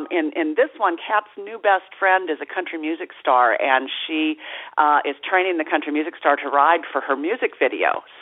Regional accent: Nashville, Tennessee, United States; from Nashville, Tennessee

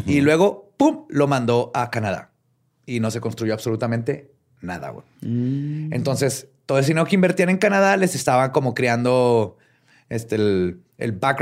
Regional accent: Mexico; como mexicanos

